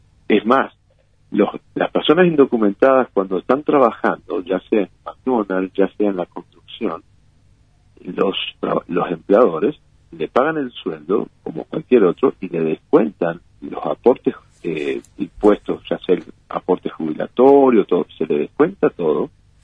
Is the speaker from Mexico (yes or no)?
no; Uruguay; y como todo uruguayo, uno orgulloso de esta película